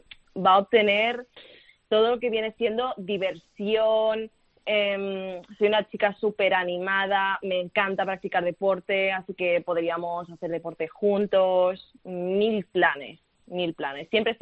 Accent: Girona, Catalonia, Spain; A ver, yo soy de Gerona, pero... No me importa desplazarme por amor.

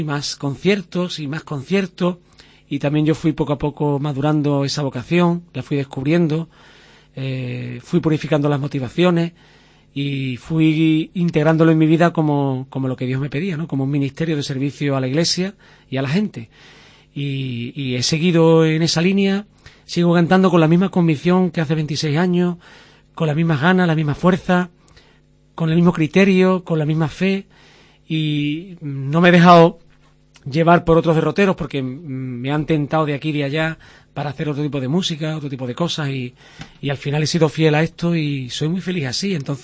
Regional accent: Huelva, Andalusia, Spain; nosotros somos de Huelva, y allí estuve 4 años estudiando el bachillerato

